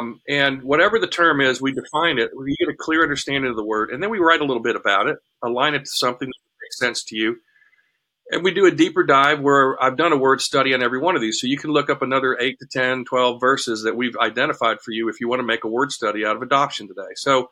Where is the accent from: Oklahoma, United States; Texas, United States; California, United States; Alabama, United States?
Alabama, United States; Huntsville; I'm a NASA kid, okay? I grew up in Huntsville, which is where we built the space shuttle.